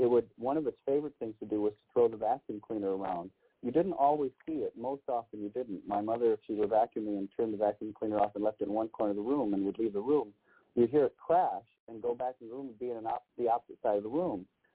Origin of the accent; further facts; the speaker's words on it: Michigan, United States; I grew up in Michigan. We lived in a very rural area in the midst of the woods.